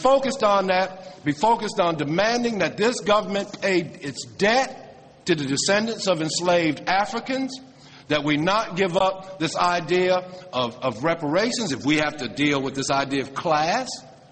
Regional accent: South Carolina, United States; And I grew up in South Carolina.

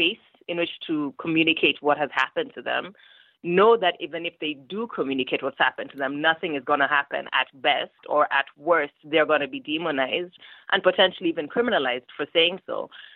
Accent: Kenya; I grew up here in Kenya.

